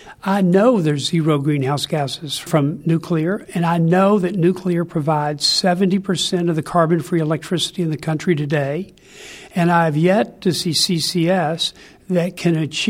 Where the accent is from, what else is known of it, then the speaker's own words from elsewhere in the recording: Kentucky, United States; I grew up in Kentucky. As they say in Kentucky, there's only three things you can do: coal mine, moonshine, or get on down the line.